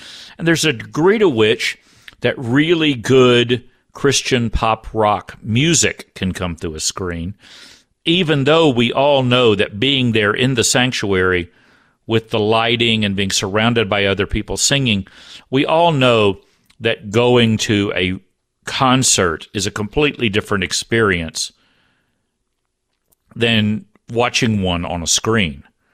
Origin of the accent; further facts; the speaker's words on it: Texas, United States; Yeah, there's this old saying, I grew up Southern Baptist in Texas